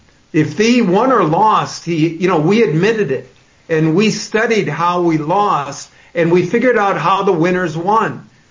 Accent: Wisconsin, United States; Yes, no, that's, if Ho Chi Minh, I'm from Wisconsin, if Ho Chi Minh had invaded Wisconsin, that war would still be going on.

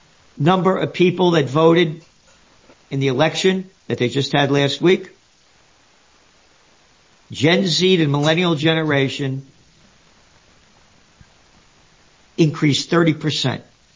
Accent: New York City, New York, United States; Again, I'm a New Yorker.

